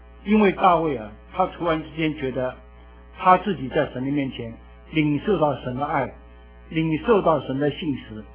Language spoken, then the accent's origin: Chinese; China; 我们中国人呢真是这个民族性很难很难。